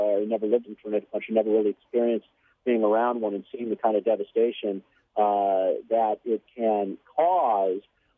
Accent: California, United States; I'm growing up in Southern California, experienced earthquakes.

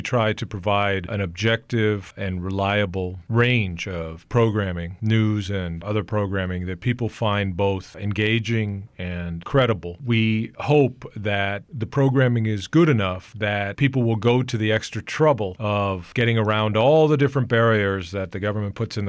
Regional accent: United States; You know, I am extremely extremely proud of this country and being an American.

